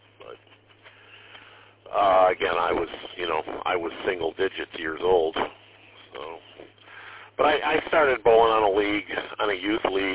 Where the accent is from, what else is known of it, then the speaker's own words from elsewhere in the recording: Detroit, Michigan, United States; I grew up in Warrendale in Detroit on the west side, and we had this little, and when I say little, I mean little, 12-lane bowling alley in East Dearborn